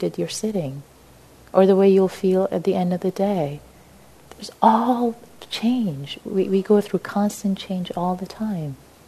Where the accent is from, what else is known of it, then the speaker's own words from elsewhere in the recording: Tehran, Tehran Province, Iran; I was born in Tehran, Iran, before the Islamic Revolution.